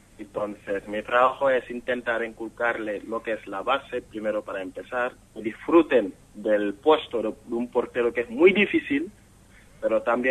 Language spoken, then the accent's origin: Spanish; Senegal; born there; Spanish is a second language; moved away as an adult; also born or lived in Italy; Yo nací en Senegal, entonces empecé allí hasta primera división. A los 16 firmé mi primer contrato en primera allí. Luego, 3-4 años después, yo me vine para acá. Estuve en Italia, en Madone